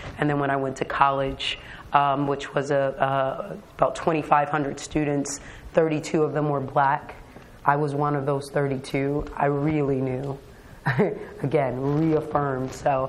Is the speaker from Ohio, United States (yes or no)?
yes; Columbus, Ohio, United States; I grew up in Columbus, Ohio in the 70s. I went to public high schools.